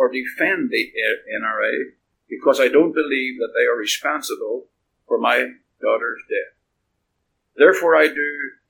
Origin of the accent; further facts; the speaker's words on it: Belfast, Northern Ireland, United Kingdom; built in my hometown of Belfast